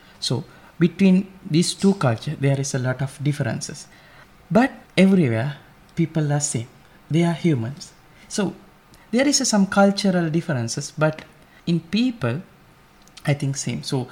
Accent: Sri Lanka; I'm from Sri Lanka. It is a very small island located in Indian Ocean, far away from Russia. And I'm a Buddhist monk.

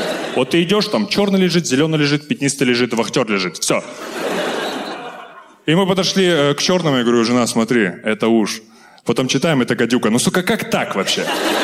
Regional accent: Stepnogorsk, Akmola Region, Kazakhstan; В моем родном городе, Степногорске, нет таких воспитательниц.

